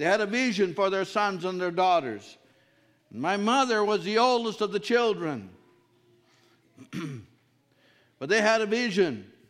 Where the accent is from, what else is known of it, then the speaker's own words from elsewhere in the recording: Sugar Creek, United States; I grew up down in Sugar Creek.